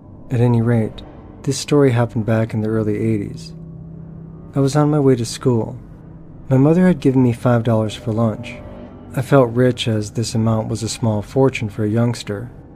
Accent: Calgary, Alberta, Canada; I'm from Calgary, Alberta. I've been around for 40 plus years.

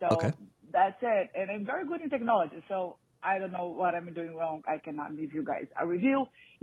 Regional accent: Brazil; moved away; I am originally from Brazil.

